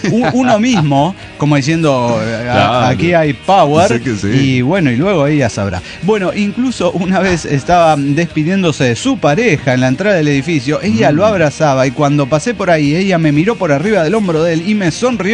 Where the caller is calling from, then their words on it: Mexico City, Mexico; de Ciudad de México.